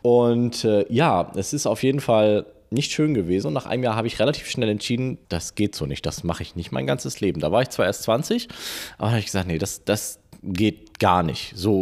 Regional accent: Bremen, Germany; ich komme ja aus Bremen und meine Großeltern lebten in Varel, deswegen auch irgendwie der Kontakt hier in die Gegend.

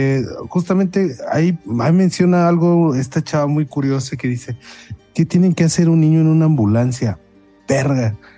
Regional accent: Mexico City, Mexico; como buenos mexicanos que somos de la Ciudad de México

